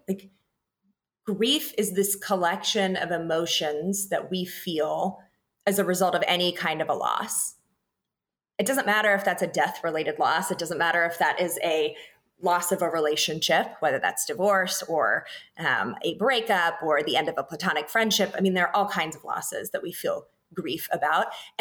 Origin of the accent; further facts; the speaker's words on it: North Carolina, United States; And I got to come home to North Carolina and serve my home state, which was a privilege.